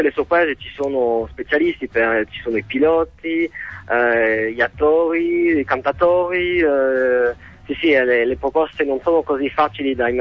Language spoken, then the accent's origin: Italian; France; Italian is a second language; also born or lived in Venice, Italy; ero piccolo sono stato fortunato di vivere 4 anni in Italia e ho fatto la scuola media in Italia, anche se sono francese, penso che si sente che sono francese.